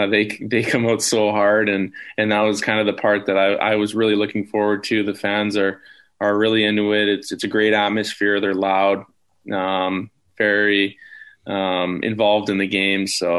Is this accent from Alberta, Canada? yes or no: yes; Edmonton, Alberta, Canada; And I picked Edmonton, not just because it was my hometown, but I thought it was a great opportunity for me to play right away, which was important for me.